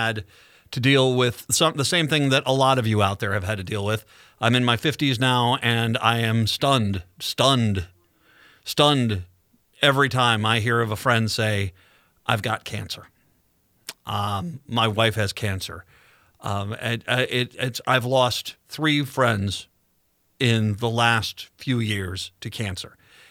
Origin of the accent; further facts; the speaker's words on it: Wickford, Rhode Island, United States; also born or lived in Minneapolis; I was born here in Minneapolis, St. Paul, Minnesota proud. At a very young age, I moved to Rhode Island. Hey, small state, love your seafood. Lived out there in the town of Wickford, Rhode Island.